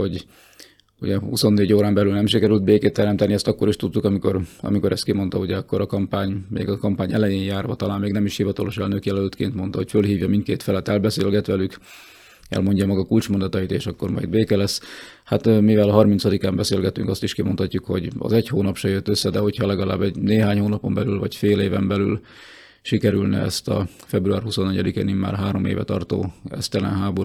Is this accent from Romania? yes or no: no; Slovakia; Szlovákia magyarként másképp látjuk ezt